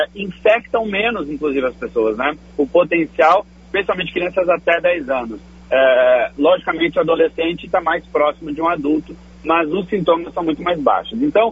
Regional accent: Santiago, Rio Grande do Sul, Brazil; Sou gaúcho de Santiago.

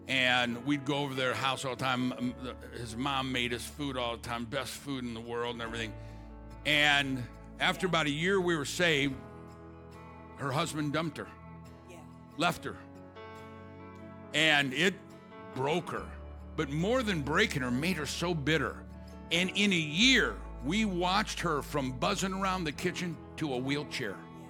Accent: St. Louis, Missouri, United States; I'm from the hood. I'm from South St. Louis.

